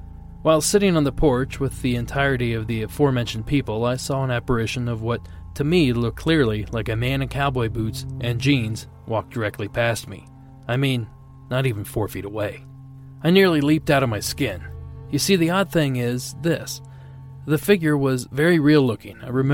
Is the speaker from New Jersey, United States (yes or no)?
yes; Jersey City, New Jersey, United States; now in Canada; I currently reside in Ontario, Canada with my wife and 1-year-old son. I grew up in New Jersey, Jersey City to be exact